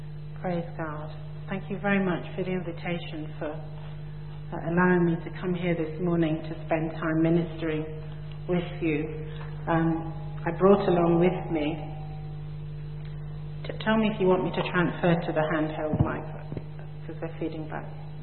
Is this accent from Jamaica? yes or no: yes; Jamaica; my heritage is that I am from the Commonwealth country or island of Jamaica